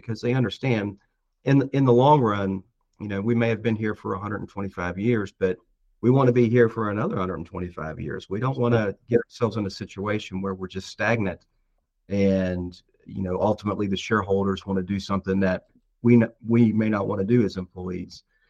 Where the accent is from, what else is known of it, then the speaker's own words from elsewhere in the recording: West Virginia, United States; I mean, I'm from West Virginia, but we had put down roots in Virginia, and we had been in Virginia the last 20 some years.